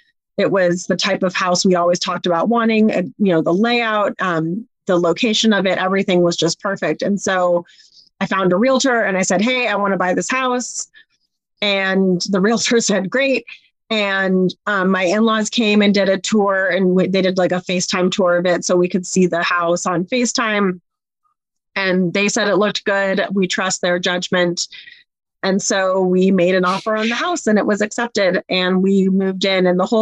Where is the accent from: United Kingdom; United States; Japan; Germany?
United States; Oakland, California; also born or lived in Berkeley; So growing up in Oakland and Berkeley, I was always exposed to a pretty diverse group of people.